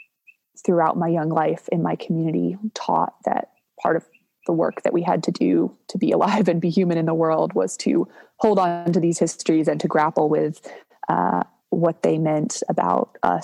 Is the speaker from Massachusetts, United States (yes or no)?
no; Durham, North Carolina, United States; I grew up here in Durham, and my father is a historian who focuses on the history of race in North Carolina